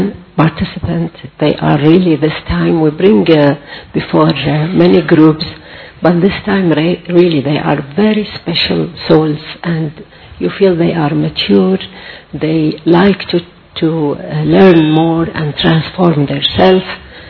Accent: Kuwait; English is a second language; from Kuwait.

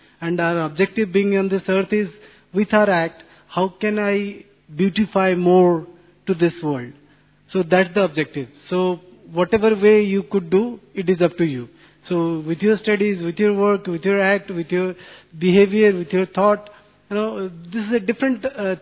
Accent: Bhubaneswar, Odisha, India; English is a second language; I'm from Bhubaneswar, Odisha.

